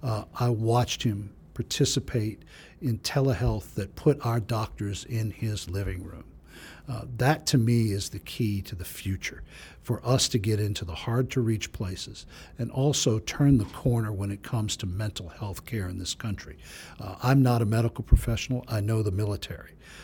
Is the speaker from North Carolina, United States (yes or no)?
yes; Fayetteville, North Carolina, United States; No, in my lifetime, I've watched Fayetteville is my hometown.